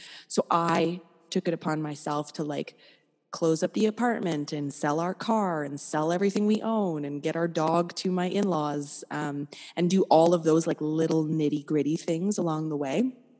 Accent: Montreal, Quebec, Canada; now in Toronto, Canada; as a Canadian from Toronto, or not, I'm from Montreal, but living in just outside of Toronto, like it snows what feels like 8 months of the year, you know?

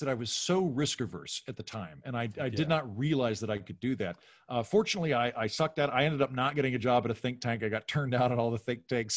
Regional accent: Oklahoma, United States; I grew up in Oklahoma. I grew up surrounded by cows, and my dad is a federal judge.

